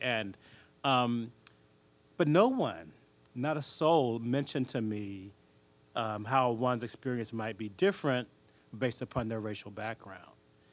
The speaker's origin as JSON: {"language": "English", "country": "United States", "said": "so where are you from? Africa. And I said, no, we're from the United States."}